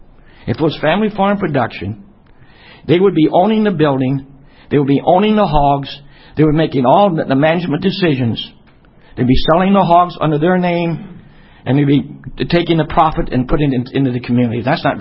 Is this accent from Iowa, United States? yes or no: yes; Rhodes, Iowa, United States; I'm from Rhodes, Iowa, a third-generation family farmer.